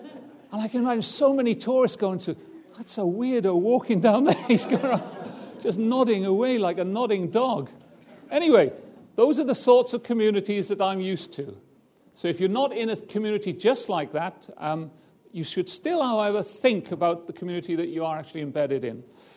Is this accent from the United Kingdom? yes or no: yes; United Kingdom; I'm British.